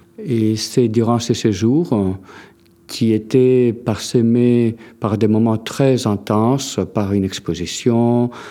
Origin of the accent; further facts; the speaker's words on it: Greece; moved away as an adult; now in France; Donc, comme mon nom et mon accent l'indiquent, je suis grec d'origine. Je vis en France depuis 1981. J'ai 50 ans.